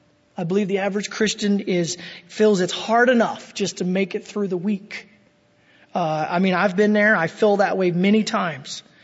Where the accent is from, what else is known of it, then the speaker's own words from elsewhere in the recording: New Mexico, United States; He went out and bought and built a house in the mountains outside of Albuquerque. And I grew up out there in the East Mountains.